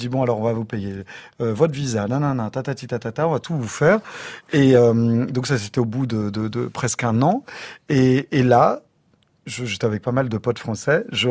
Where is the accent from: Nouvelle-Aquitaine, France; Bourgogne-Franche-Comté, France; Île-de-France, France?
Île-de-France, France; La Courneuve; also born or lived in Saint-Denis; je viens de la Courneuve, de Saint-Denis